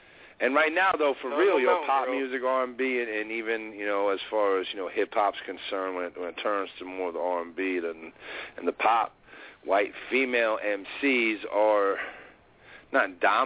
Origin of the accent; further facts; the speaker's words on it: New Jersey, United States; And I'm from New Jersey, and my rap sheet is terrible.